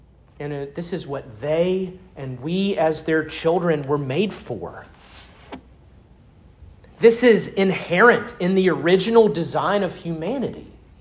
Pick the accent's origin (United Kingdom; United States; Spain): United States; Starkville, Mississippi; I grew up in Starkville, just a couple hours down the road. But I haven't lived there since 2009.